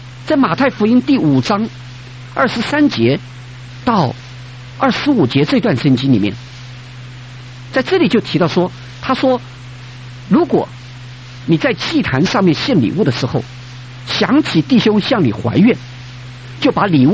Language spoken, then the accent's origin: Chinese; China; 特别我们中国人，我们中国人很爱面子的